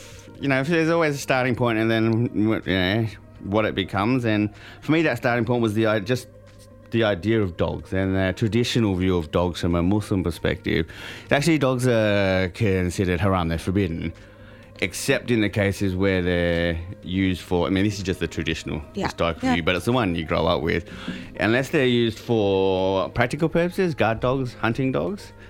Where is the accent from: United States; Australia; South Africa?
Australia; Perth, Western Australia; I grew up in Perth, but I always grew up in the city.